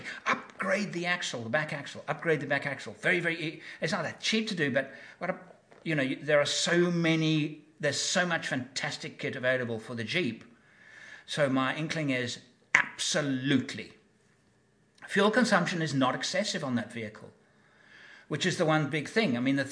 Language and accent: English; England, United Kingdom; You know, because I'm an English person.